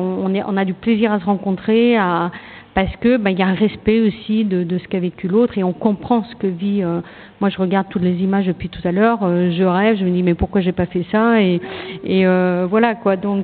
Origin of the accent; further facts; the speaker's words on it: Brittany, France; moi je suis bretonne, hein, donc on ne va pas prêcher une convaincue, mais j'adore la mer